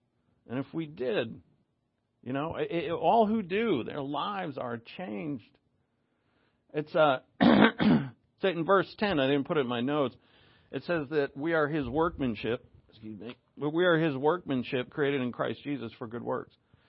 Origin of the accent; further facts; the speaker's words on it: Rhode Island, United States; now in Oregon, United States; because I'm from Rhode Island. And when I first moved out to Oregon